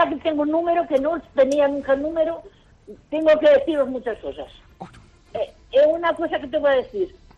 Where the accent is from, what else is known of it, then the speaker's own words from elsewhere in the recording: Poza de la Sal, Castile and León, Spain; Yo soy de Ponza de la Sal.